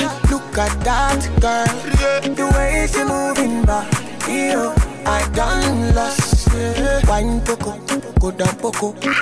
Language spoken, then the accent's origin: English; Nigeria; I know you come from UK. Me, I come from Nigeria.